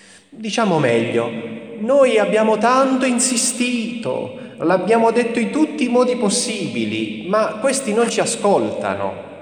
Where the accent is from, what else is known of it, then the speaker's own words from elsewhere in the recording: Potenza, Basilicata, Italy; per esempio dalle mie parti a Potenza